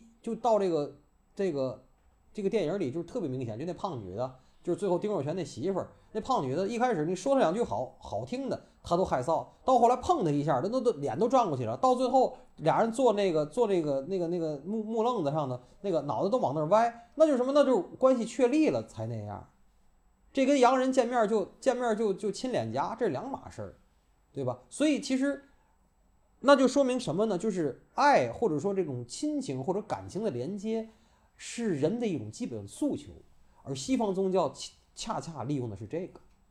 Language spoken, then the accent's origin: Chinese; South Korea; 然后咱们韩国人真是，就是你要是不信我这个，我就不帮你